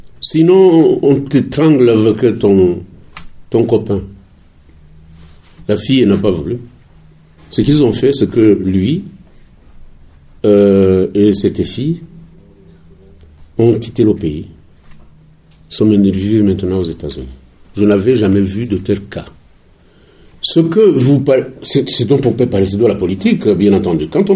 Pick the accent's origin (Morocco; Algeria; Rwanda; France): Rwanda; Mais nous, nous sommes Rwandais, nous savons ce qu'il veut dire.